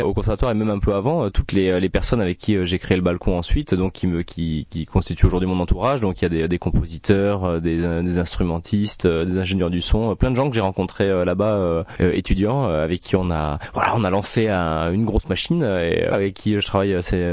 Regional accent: Carcassonne, Occitanie, France; also born or lived in Paris; J'étais dans une toute petite école de musique à Carcassonne, là où j'ai grandi.

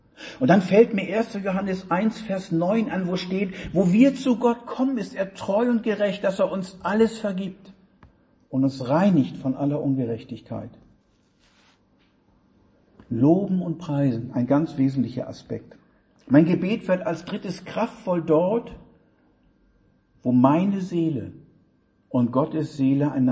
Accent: Northern Germany, Germany; ich komme ja aus Norddeutschland

